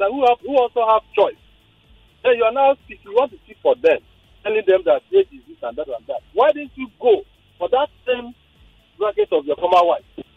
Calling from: Lagos, Nigeria; I'm calling from Lagos Island.

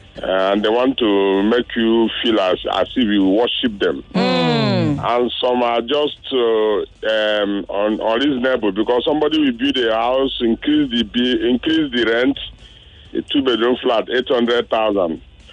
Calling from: Ojo, Lagos, Nigeria; calling from Ilufe in Ojo, Lagos.

